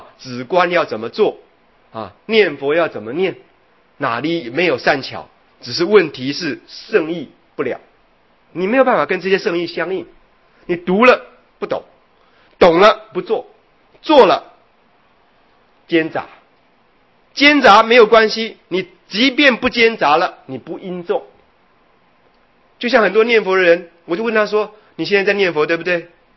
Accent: China; 你看哈，这个就是我们中国人的习气，我们中国人的习气呢，就是嫌麻烦啊

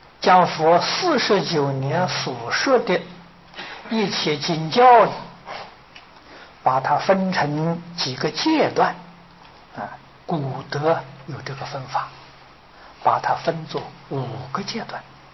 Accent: China; 我们中国人俗话讲啊，修行得道了啊，就是讲成佛了。

